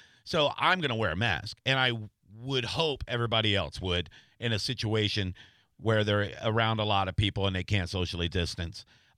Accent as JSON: {"language": "English", "country": "United States", "said": "And the more I think about being an American and being proud to be an American"}